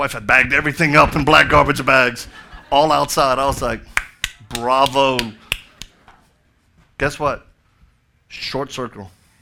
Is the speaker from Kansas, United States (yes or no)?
no; Louisiana, United States; I'm from Louisiana. They do stuff like that. They let the bayou do the justice.